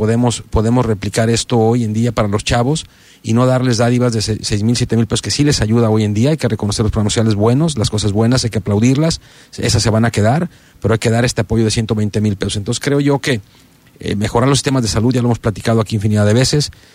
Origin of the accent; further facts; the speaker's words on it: Atenguillo, Jalisco, Mexico; born there; Yo nací en Atenguillo